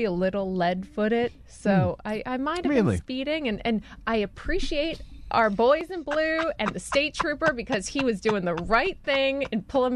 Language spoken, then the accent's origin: English; Longport, New Jersey, United States; So I'm from Longport, which is down near Atlantic City.